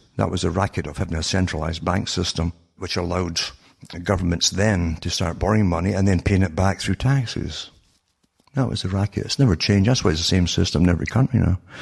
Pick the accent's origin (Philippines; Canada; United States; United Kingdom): United Kingdom; I knew it in Britain, growing up in Britain.